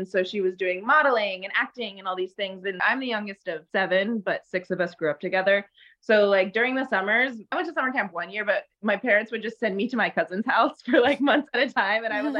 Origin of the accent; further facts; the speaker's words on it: Hutto, Texas, United States; also born or lived in Round Rock; technically I was born in Round Rock, like, but that's like splitting hairs. But like Hutto at the time is like super small and like didn't even have like a hospital.